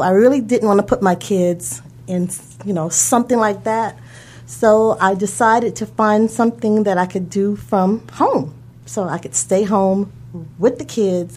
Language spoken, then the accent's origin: English; Louisiana, United States; moved away; Okay, well, I grew up in Louisiana, first of all. I moved here in 1987.